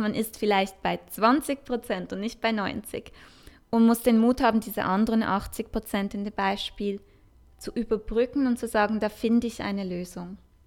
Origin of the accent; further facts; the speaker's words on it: Switzerland; das ist ja auch noch etwas Kulturelles bei uns in der Schweiz